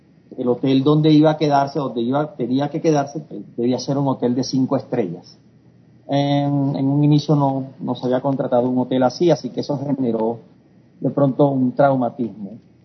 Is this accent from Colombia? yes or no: yes; Barranquilla, Atlántico, Colombia; en la ciudad de Barranquilla, que es la ciudad de donde soy oriundo, en Colombia, es una ciudad costera